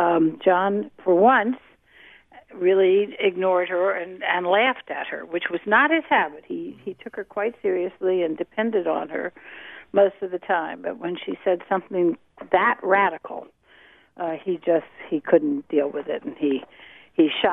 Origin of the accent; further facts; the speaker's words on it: Washington, District of Columbia, United States; I spent my childhood growing up in the Washington of the 1940s and 50s